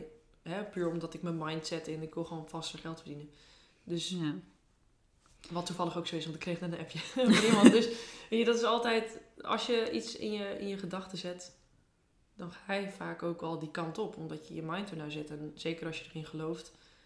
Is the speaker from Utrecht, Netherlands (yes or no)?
yes; Utrecht, Netherlands; zeker nu hier in Drenthe, want hier zie je de sterren nog iets beter, zeg maar, dan waar ik eerst vandaan kwam. Ik kwam eerst uit Utrecht, zeg maar.